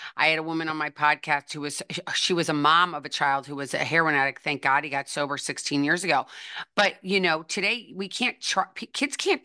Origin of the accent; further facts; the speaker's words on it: St. Louis, Missouri, United States; because we're both from the Lou. And I always tell people that, people are like, well, for one, where's St. Louis? Where's Missouri?